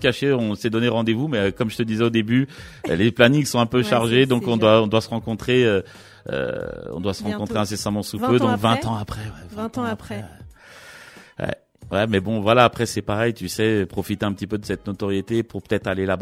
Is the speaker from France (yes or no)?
yes; Saint-Denis, Île-de-France, France; En fait, moi je suis né à Saint-Denis dans le 93. J'ai vécu jusqu'à l'âge de 21 ans à Saint-Denis.